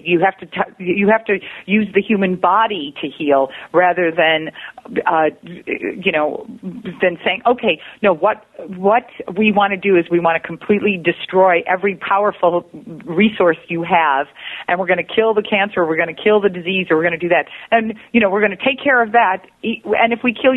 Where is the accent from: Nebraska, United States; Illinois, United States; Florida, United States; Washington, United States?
Illinois, United States; Chicago; I'm excited about coming to Chicago, my hometown.